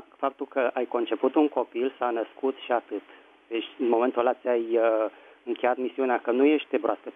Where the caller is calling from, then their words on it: Bucharest, Romania; din București.